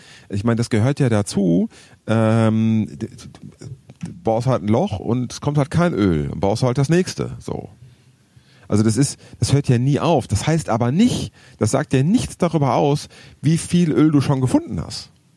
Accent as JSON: {"language": "German", "region": "North Rhine-Westphalia", "country": "Germany", "said": "als Ostwestfale"}